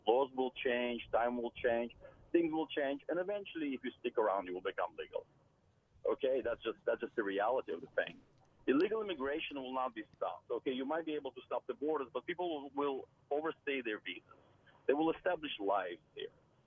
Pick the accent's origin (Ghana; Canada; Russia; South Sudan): Russia; now in United States; I'm from Russia, and I did spend a few years being illegal.